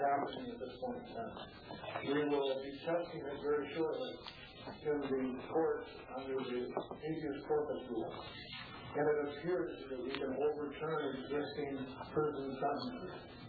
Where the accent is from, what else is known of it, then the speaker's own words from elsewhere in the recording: Florida, United States; I'm from the Tampa Bay area in Florida.